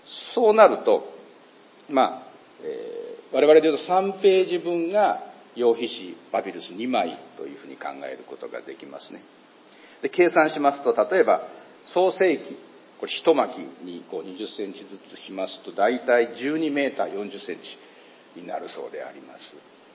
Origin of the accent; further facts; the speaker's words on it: Mie, Japan; 三重県育ちで、三重県には伊賀上野っていうところがありまして